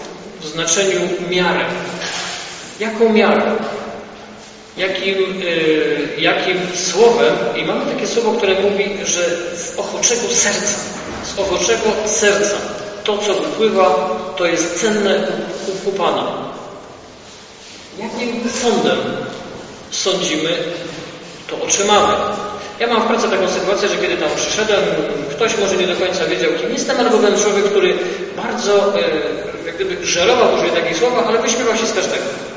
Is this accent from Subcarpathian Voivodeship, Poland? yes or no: yes; Subcarpathian Voivodeship, Poland; born there; Ja urodziłem się w części rzeszowskiej